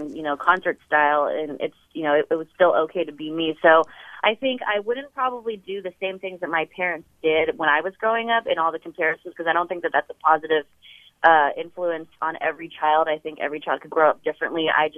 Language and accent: English; United States; I'm Korean American. I grew up here. I wasn't born here, but, you know, my family immigrated when I was around 3 years old.